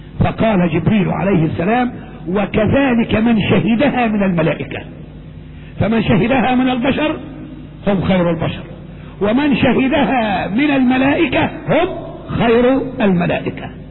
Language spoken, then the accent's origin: Arabic; Egypt; ده مشهور عندنا في مصر حتى